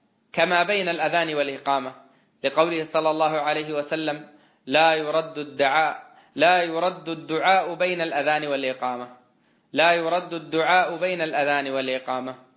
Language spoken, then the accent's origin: Arabic; Saudi Arabia; بأن يصرف الله هذا الوباء عنا وعن بلادنا المملكة العربية السعودية وعن سائر بلاد المسلمين.